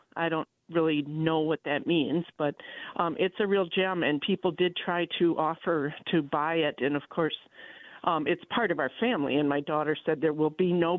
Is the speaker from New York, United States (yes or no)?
no; Milwaukee, Wisconsin, United States; I grew up in Milwaukee